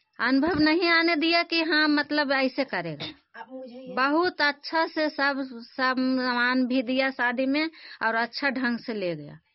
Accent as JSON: {"language": "Hindi", "town": "Lohra", "region": "Bihar", "country": "India", "said": "हमारे गांव लोहरा है, हरनौत प्रखंड, नालंदा जिला।"}